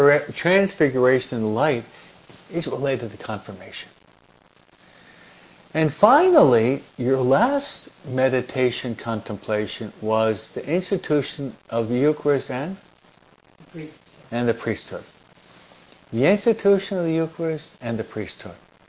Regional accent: New York, United States; also born or lived in New Jersey; I was brought up and raised in New York and New Jersey.

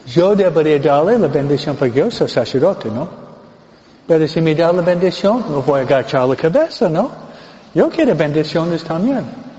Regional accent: New York, United States; Bueno, soy de Nueva York, ¿no?

